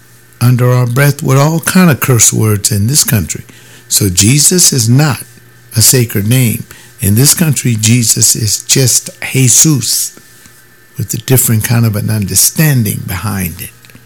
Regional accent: Los Angeles, California, United States; I grew up in Los Angeles when it wasn't storefronts, it was community churches.

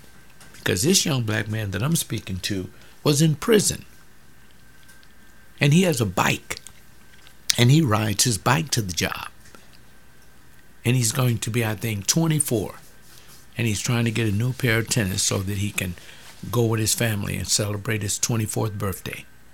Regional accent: United States; born there; I didn't have to cross over some alien border to come over here with my family to have a living. I was born in America.

